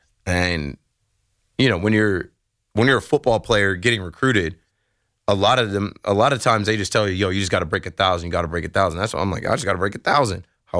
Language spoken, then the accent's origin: English; New Jersey, United States; In Jersey, I grew up in the Shore area of Monmouth County.